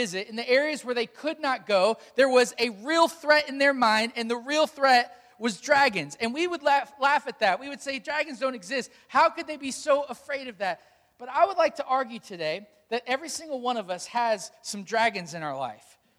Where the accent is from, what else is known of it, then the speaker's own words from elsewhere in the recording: Hampton, Virginia, United States; we're not from Norfolk, we're from Hampton.